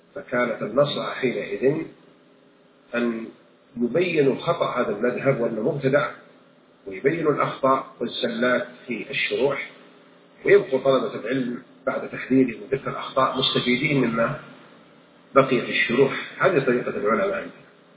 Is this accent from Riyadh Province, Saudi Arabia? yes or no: no; Taif, Makkah Province, Saudi Arabia; جون عندنا في الطائف